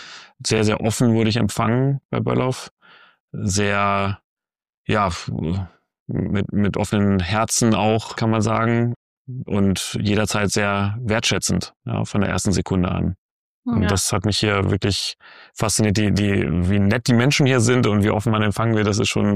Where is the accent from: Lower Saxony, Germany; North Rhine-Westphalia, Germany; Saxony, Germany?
North Rhine-Westphalia, Germany; Bielefeld; moved away as an adult; ich bin erstmal, muss man dazu sagen, bin ich aus Bielefeld weggegangen. Ich bin Bielefelder, aus dem östlichen Bielefeld bin ich groß geworden und bin mit 22 Jahren aus Bielefeld weggezogen. Und bin jetzt mit 47 Jahren wieder hier gelandet.